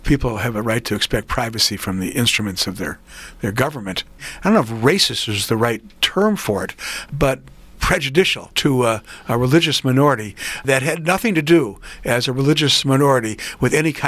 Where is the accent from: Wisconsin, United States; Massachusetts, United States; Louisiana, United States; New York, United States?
Wisconsin, United States; You know, I'm from Wisconsin, Heidi, and I followed this closely.